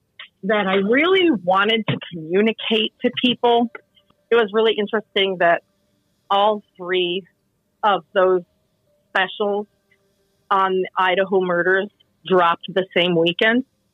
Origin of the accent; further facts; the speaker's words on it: Guam; I'm from Guam, and my entire life, I've just wanted to go to New York City and be just like the girl from The Devil Wears Prada.